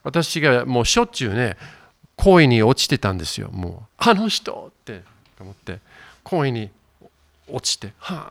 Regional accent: Yokohama, Kanagawa, Japan; 私育ちは横浜ですので一人で横浜行ったんです。そしてもう一度子供頃行ってた場所を見てみたいと思って

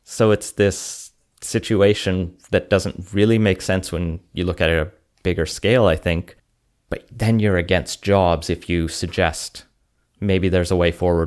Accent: Alberta, Canada; I grew up in Alberta. I can make these jokes.

